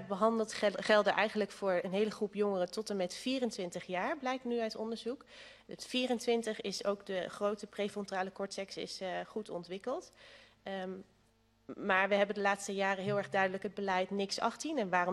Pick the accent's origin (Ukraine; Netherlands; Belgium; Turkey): Netherlands; Overijssel; want wij komen natuurlijk uit Twente. We weten ook wat er in onze cultuur zit. Alcohol is hier een groot onderdeel van de cultuur.